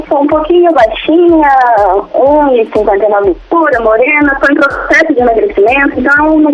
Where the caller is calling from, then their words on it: Londrina, Paraná, Brazil; Eu falo de Londrina, Paraná.